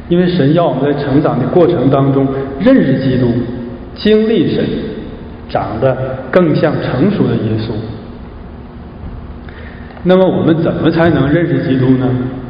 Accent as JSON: {"language": "Chinese", "country": "China", "moved": "yes", "lives_now": "Canada", "said": "我们从中国来到加拿大，看见过很多以前没有见过的东西啊。"}